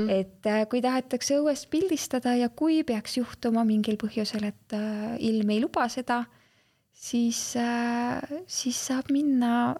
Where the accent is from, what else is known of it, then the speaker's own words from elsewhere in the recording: Haapsalu, Lääne County, Estonia; now in Kohila, Estonia; Kohila ma ju elan seal, Haapsalu on mu kodulinn või lapsepõlvelinn, eks ole, kogu mu pere on seal